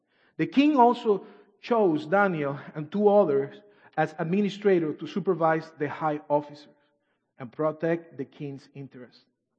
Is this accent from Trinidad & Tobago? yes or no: yes; Trinidad & Tobago; accent: British Caribbean; English is a second language; also born or lived in Venezuela; I'm not Mexican. I am actually from Venezuela, even though people don't know where is that at. That's not the south. Below Mexico, below Guatemala. It's kind of a little bit more down. And I was raised in Trinidad and Tobago, so I learned English with a British Caribbean accent